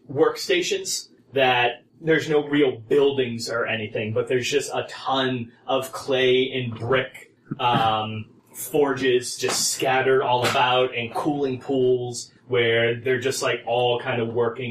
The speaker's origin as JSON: {"language": "English", "region": "New England", "country": "United States", "said": "Yeah, I'm from New England, so that's how we do."}